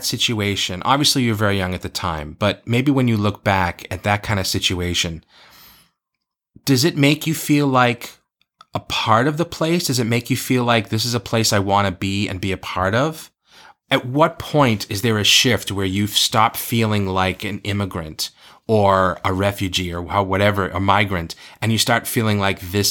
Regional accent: United States; I'm an American, damn it.

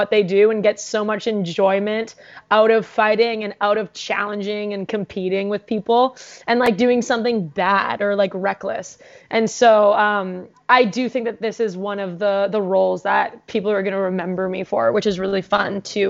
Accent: Vancouver, British Columbia, Canada; I'm also from Vancouver.

